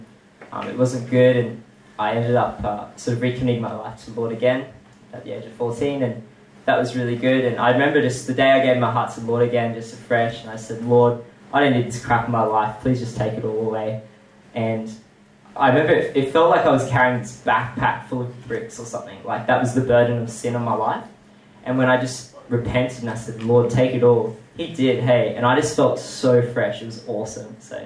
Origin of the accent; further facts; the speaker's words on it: Logan, Queensland, Australia; now in Toowoomba, Australia; I'm from Logan originally, from a place called Eagleby, so just don't pop that against me. Moved up to Toowoomba about 2011. With the whole family